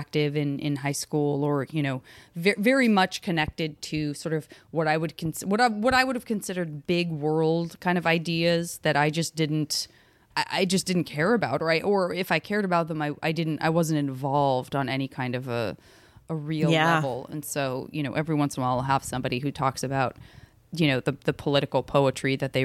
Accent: Arizona, United States; Oh, and I'm from Arizona where there are just no autumn leaves.

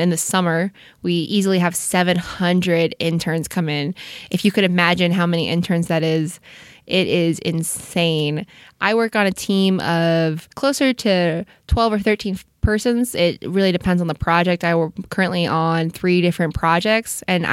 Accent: California, United States; I am. I grew up in Orange County, so LA proper, not so much, but Southern California has always been my home

